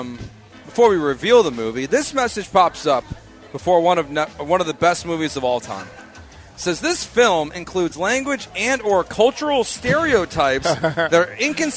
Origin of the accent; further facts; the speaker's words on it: Illinois, United States; because I'm from Illinois.